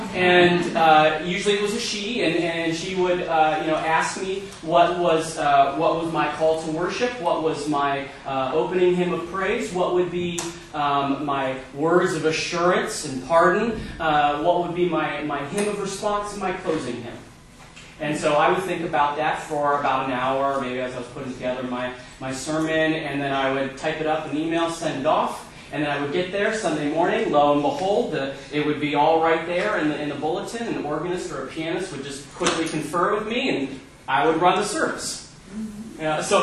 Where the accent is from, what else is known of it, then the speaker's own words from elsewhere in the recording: Ohio, United States; I'm originally from Northeastern Ohio, where I grew up in a non-denominational charismatic church.